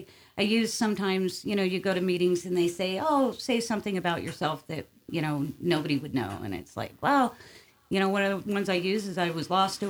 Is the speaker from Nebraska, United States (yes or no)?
no; Chicago, Illinois, United States; born there; Well, I was born in Chicago. A lot of people think I was born in Clark Fork, but I wasn't.